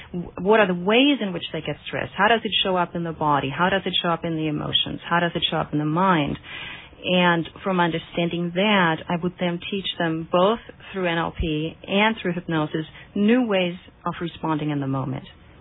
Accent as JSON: {"language": "English", "country": "Germany", "also_born_or_lived": "Boulder, United States", "second_language": "English", "moved": "as an adult", "lives_now": "Santa Cruz, United States", "said": "I am actually originally from Germany, and I immigrated from Germany in 1980 to Boulder, Colorado"}